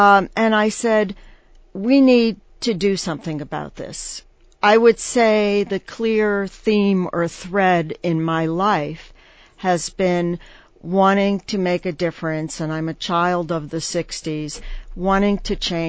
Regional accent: Southwest Harbor, Maine, United States; So even though I've gone from down east Maine, or come from down east Maine to I came from Southwest Harbor, Maine, to the Southwest

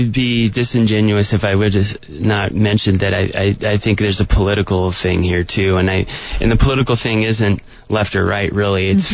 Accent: New York, United States; also born or lived in Oregon; Like, I'm from New York. Well, I grew up in New York and I was born in Oregon

